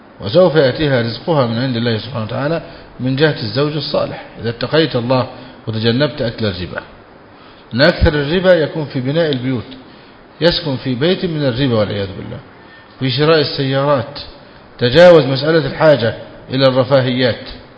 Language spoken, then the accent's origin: Arabic; Egypt; عندنا في مصر شيء اسمه الغروقة